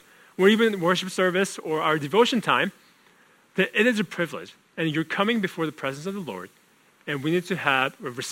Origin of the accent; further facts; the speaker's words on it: South Korea; I remember growing up in Korea when I was in grade school.